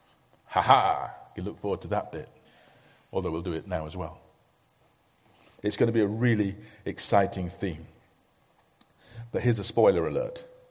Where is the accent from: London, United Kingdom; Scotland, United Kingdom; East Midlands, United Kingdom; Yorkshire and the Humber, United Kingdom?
Yorkshire and the Humber, United Kingdom; I'm a Yorkshireman, and yet not even a pound.